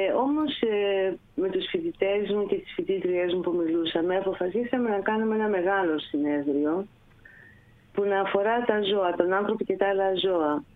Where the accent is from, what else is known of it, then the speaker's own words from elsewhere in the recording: Heraklion, Crete, Greece; μεγάλωσα στο Ηράκλειο στην Κρήτη, ναι.